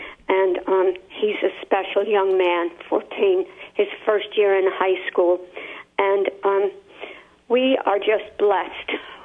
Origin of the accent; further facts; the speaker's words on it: Ireland; I was raised in Ireland